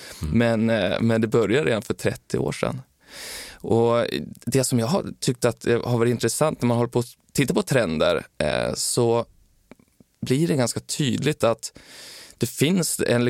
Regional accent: Timrå, Västernorrland County, Sweden; jag är från en av Sveriges fattigaste kommuner, Timrå. Det var där jag växte upp.

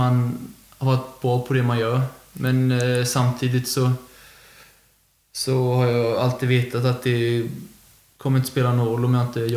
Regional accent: Emmaboda, Kalmar County, Sweden; Jag är uppvuxen i Emmaboda och född är väl i Kalmar på något sjukhus där.

